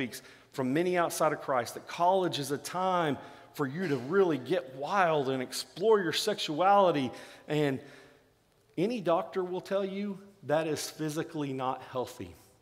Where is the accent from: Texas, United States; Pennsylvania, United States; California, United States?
Texas, United States; I remember growing up in South Texas, I was terrified of storms that would roll through